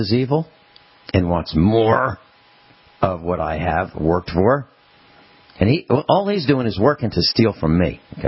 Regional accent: East Coast, United States; Well, I lived on the East Coast. You know, I grew up on the East Coast, and my parents in 1960. Built a house.

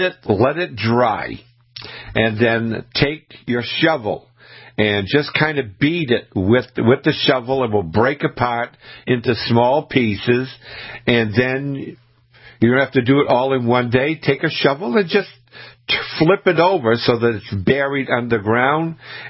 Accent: Scituate, Massachusetts, United States; I grew up in Scituate, Massachusetts. It's a coastal town. And my dad and I, in the fall of the year, we would go down to the beach and we would pick seaweed.

